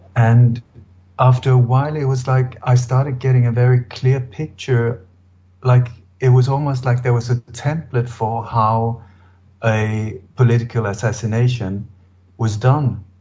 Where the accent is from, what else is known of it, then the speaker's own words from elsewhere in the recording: Denmark; Like I said, I was born in Denmark, and my dad and my whole family was very much involved in the resistance movement against the German invasion.